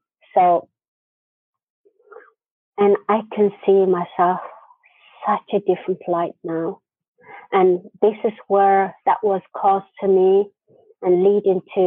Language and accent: English; Mongolia; now in United Kingdom; But the reason why I came to the UK was this situation. And I grew up in Mongolia.